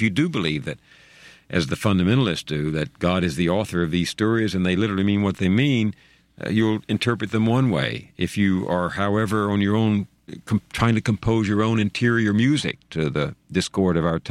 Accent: Texas, United States; I love the voices I heard as a boy growing up in East Texas, my neighbors talking across the fence

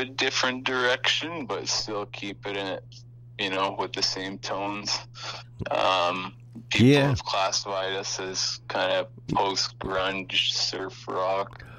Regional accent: New Westminster, British Columbia, Canada; I grew up in New Westminster. Lived there for most of my life

